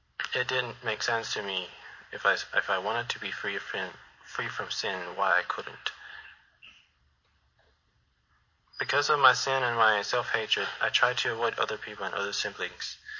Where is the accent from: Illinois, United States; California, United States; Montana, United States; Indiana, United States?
Indiana, United States; parents moved to Park County, Indiana, from Big Valley, Pennsylvania. So I spent most of my years growing up in Park County.